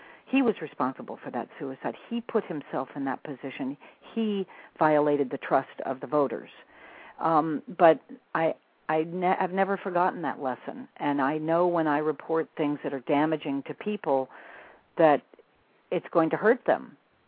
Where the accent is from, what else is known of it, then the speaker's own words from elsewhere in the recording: New Mexico, United States; I'm from New Mexico. You know, we're not seeped in the Hollywood or New York milieu